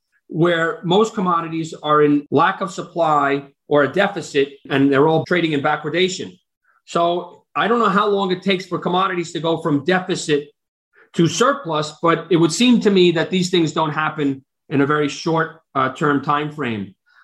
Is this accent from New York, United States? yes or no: yes; Mount Vernon, New York, United States; I went to school in the Bronx. I'm from Mount Vernon, so I'm going to be a little bit of a wise guy.